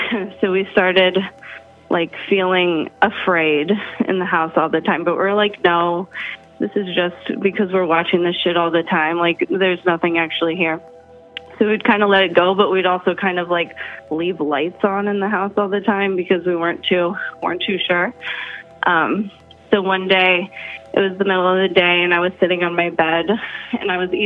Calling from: Wisconsin, United States; from Wisconsin.

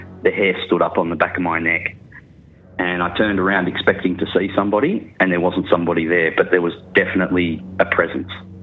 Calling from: New South Wales, Australia; from Australia, South Coast, New South Wales.

